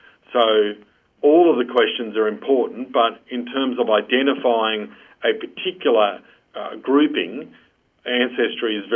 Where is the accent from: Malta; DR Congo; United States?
Malta; in my case, I'm from Malta.